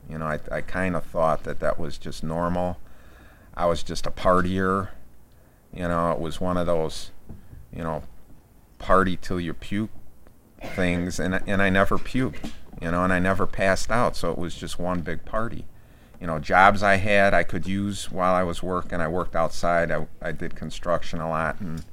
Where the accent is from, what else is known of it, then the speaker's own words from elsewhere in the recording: Chicago, Illinois, United States; I was from Chicago. I moved to northern Wisconsin to try to get away from all of the problems, and my parents owned a bar.